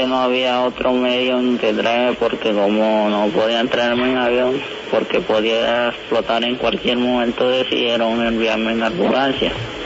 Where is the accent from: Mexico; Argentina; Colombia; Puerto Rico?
Colombia; Montería, Córdoba; porque yo soy de Montería, Córdoba